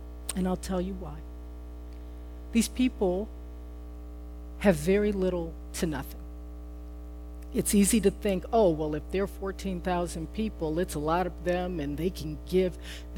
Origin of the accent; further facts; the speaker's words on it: United States; And so, you know, I'm American, and I'll admit to being a bit cynical sometimes.